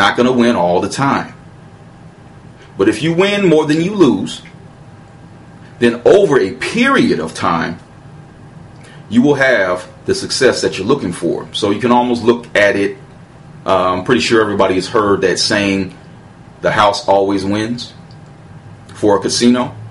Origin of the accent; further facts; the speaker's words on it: Colorado, United States; moved away; So I moved out here to Georgia